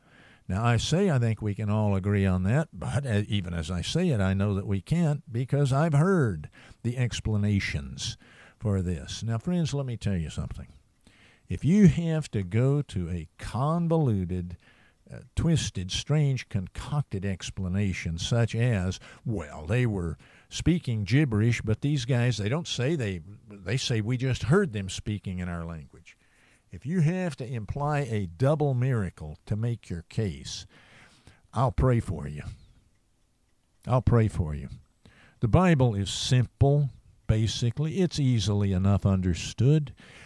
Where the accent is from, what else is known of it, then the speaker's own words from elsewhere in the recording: Texas, United States; And, of course, I'm from East Texas. My whole family on both sides are all from East Texas.